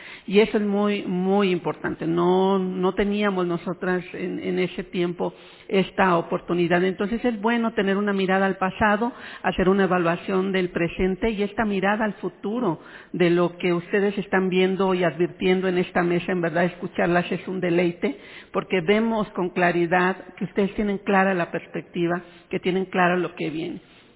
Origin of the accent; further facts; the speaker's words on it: Oaxaca, Mexico; hoy paisana, yo soy oaxaqueña también